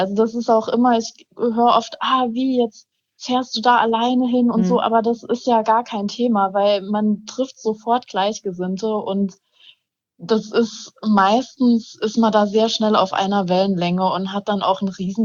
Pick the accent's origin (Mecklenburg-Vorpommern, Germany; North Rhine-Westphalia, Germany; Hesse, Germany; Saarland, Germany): Saarland, Germany; ich komme aus dem Saarland.